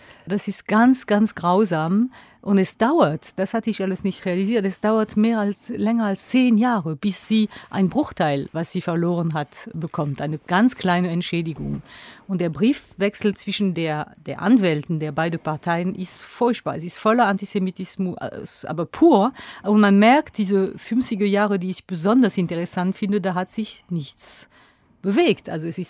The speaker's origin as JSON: {"language": "German", "town": "Strasbourg", "region": "Grand Est", "country": "France", "tie": "born or raised there", "lives_now": "Berlin, Germany", "said": "Also Paris ist intakt, meine Heimatstadt Straßburg ist intakt."}